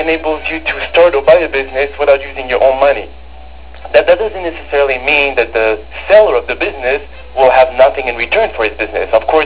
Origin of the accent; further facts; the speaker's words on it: Canada; I mean, I come from Canada